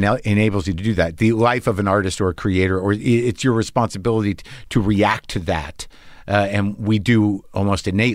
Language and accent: English; United States; as an American who, you know, whether you admit it or not, this sort of weird entitlement